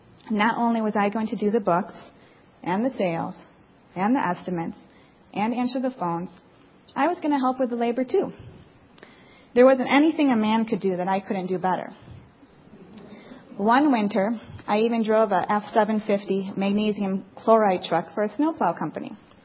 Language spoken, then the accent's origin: English; Michigan, United States; I'm originally from Michigan. My father's Iranian. He was born in Tehran and came to the United States when he was 19 to go to school